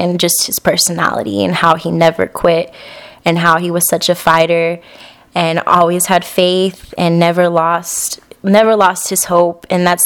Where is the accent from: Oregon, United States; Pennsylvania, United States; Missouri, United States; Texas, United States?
Texas, United States; Dallas; I was born and raised in Dallas, Texas. I am 20 years old